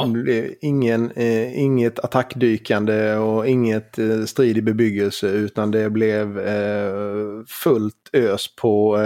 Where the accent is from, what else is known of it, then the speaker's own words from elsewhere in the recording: Skåne, Sweden; accent: Scanian; Och gliringarna jag har fått över min dialekt så frågade jag om det fanns ett översatt språkspår som hjälp för de som inte förstår skånska.